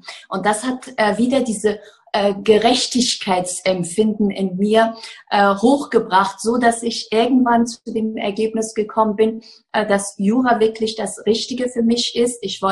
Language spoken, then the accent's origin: German; Afghanistan; now in Germany; Ich bin in Afghanistan geboren, dort aufgewachsen, bin als Flüchtling nach Deutschland gekommen, habe hier mein Abitur nachgeholt